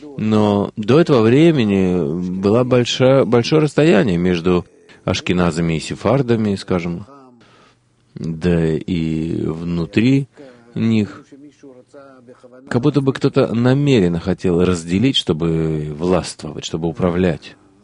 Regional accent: Russia; moved away; Я прибыл из России.

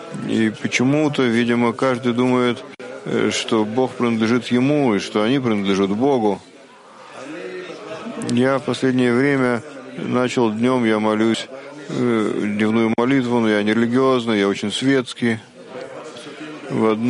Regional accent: Tel Aviv, Tel Aviv District, Israel; я из Тель-Авива. И я впервые на этом конгрессе.

